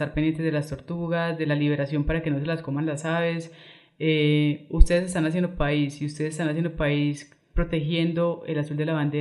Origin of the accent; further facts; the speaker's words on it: Colombia; como colombiana de la labor tan maravillosa que hacen en las Islas Cayos